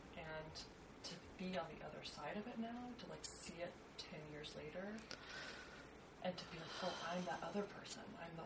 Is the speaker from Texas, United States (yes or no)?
yes; Texas, United States; Or Austin, and I'm from Texas.